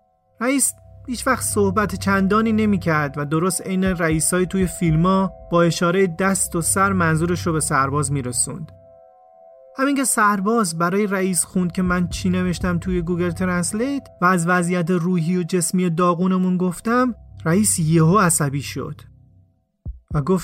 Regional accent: Iran; میتونست بفهمه که ما ایرانی هستیم و سوری نیستیم

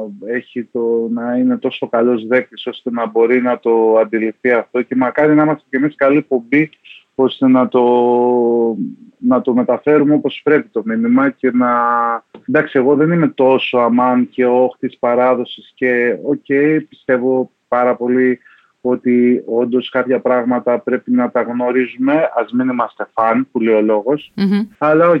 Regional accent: Makri, Eastern Macedonia and Thrace, Greece; που συμβαίνει στο χωριό μου στη Μάκρη.

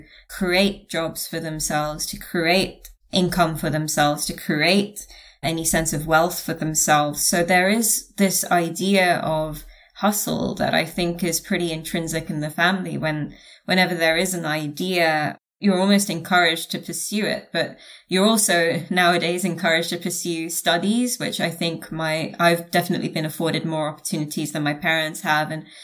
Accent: London, United Kingdom; I am the only member of my family, actually, who was born and raised in London

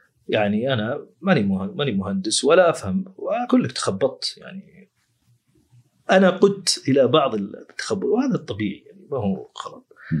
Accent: Saudi Arabia; وعندنا في السعودية وشيء يعني بيض الوجه ومشرف

